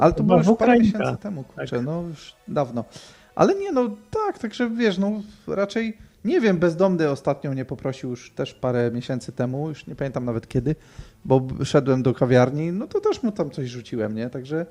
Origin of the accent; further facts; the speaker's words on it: northern Poland, Poland; w mojej rodzinnej miejscowości, daleko na północy Polski